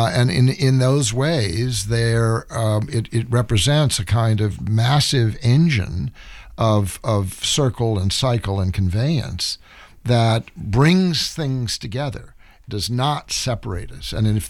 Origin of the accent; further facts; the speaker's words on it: St. Louis, Missouri, United States; born there; Well, I was born in St. Louis, which is about as far away from the ocean as you can get in any direction. I never saw the ocean until I was 18 or 19.